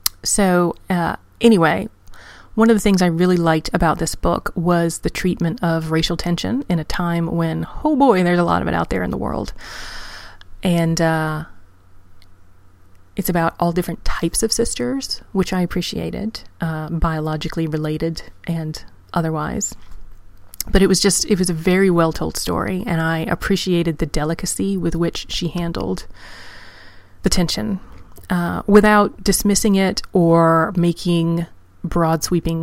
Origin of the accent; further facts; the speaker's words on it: Virginia, United States; So I'm not originally from the Southern United States, although I don't know. I grew up technically mid-Atlantic, coastal Virginia, which could still be considered more South than anything else. However, my parents are Midwestern